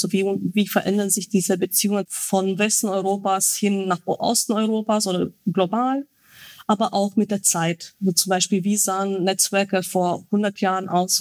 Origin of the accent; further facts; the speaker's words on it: Romania; Und ich glaube, Rumänien, ich komme ja selber aus Rumänien